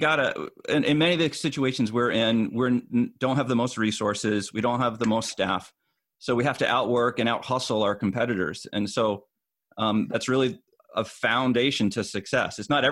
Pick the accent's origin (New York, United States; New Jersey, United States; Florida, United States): New Jersey, United States; Cherry Hill; also born or lived in Philadelphia; Born in Philadelphia, grew up in Cherry Hill, New Jersey.